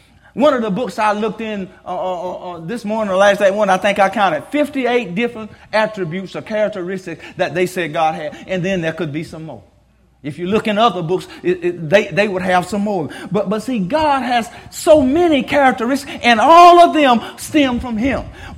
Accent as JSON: {"language": "English", "town": "Baker", "region": "Florida", "country": "United States", "tie": "born or raised there", "said": "I grew up in Baker. Blackwater River is about 4 miles southwest of Baker."}